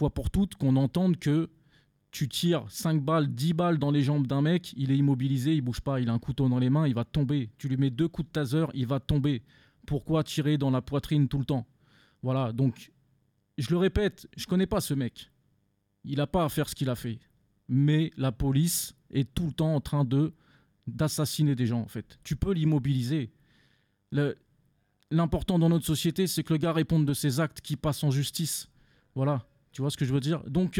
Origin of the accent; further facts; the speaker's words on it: Marseille, Provence-Alpes-Côte d'Azur, France; Là, c'est arrivé chez nous à Marseille.